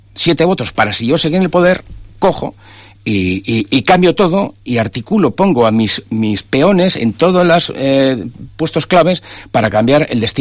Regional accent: Spain; como español, es que yo me siento un poco...

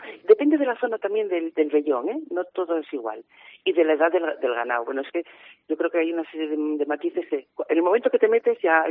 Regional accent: Avilés, Asturias, Spain; yo soy de Avilés

